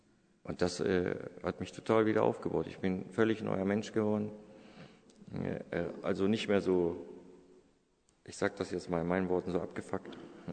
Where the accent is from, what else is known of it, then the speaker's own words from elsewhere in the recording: Hanover, Lower Saxony, Germany; ich komme aus Hannover, vom neuen Land